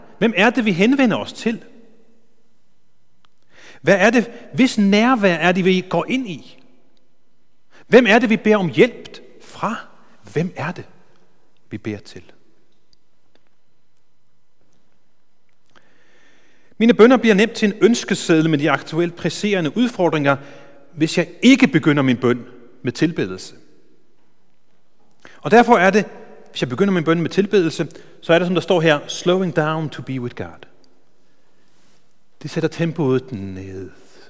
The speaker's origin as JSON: {"language": "Danish", "country": "Faroe Islands", "tie": "born or raised there", "said": "jeg er vokset op et kristent hjem. Jeg kommer fra Færøerne, jeg kommer fra en lille flæk på 600 mennesker. Min far var kordegn, og min mor var meget aktiv i missionshuset"}